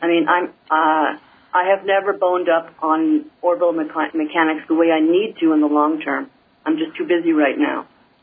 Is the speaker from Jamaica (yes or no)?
no; Canada; Which, of course, being a Canadian, I think would just be sort of awesome.